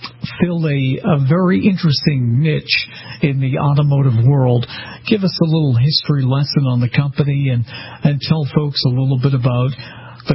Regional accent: Massachusetts, United States; They are located in my home state of Massachusetts

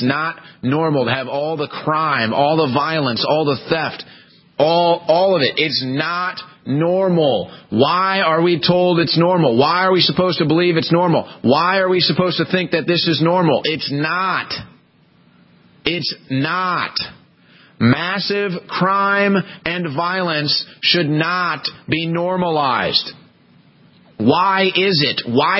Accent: St. Louis, Missouri, United States; now in Austin, United States; I mean, I'm just thinking about growing up in St. Louis.

